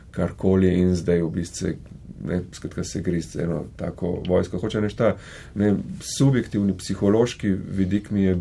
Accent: Ljubljana, Central Slovenia, Slovenia; jaz prihajam iz Šiške, skratka takrat to v 70-ih letih, ko so zgradili unih milijon blokov, skratka tam sem jaz odraščal

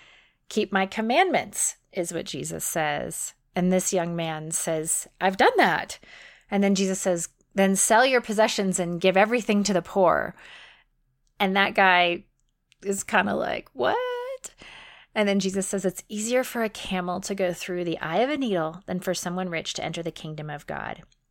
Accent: California, United States; So I grew up in California

